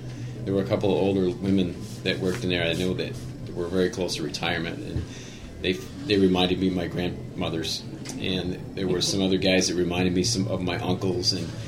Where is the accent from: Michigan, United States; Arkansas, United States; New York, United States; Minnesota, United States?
Michigan, United States; St. Johns; Growing up in St. John's, it was, like I said, it was kind of a small town then.